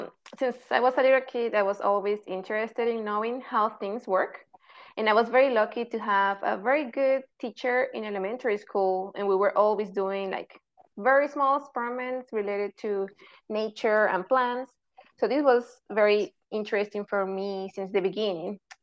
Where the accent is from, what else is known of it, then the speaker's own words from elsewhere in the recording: Caracas, Capital District, Venezuela; English is a second language; I completed a bachelor's degree in biology at Universidad Central de Venezuela in Caracas, which is my hometown.